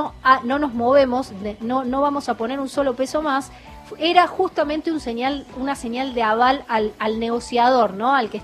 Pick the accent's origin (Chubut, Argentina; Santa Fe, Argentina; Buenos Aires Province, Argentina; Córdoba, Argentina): Córdoba, Argentina; yo soy de Córdoba